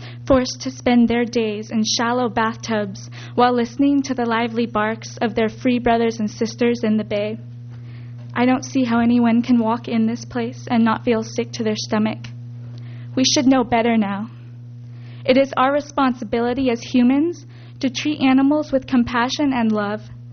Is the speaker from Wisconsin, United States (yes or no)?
no; Arroyo Grande, California, United States; I'm from Arroyo Grande.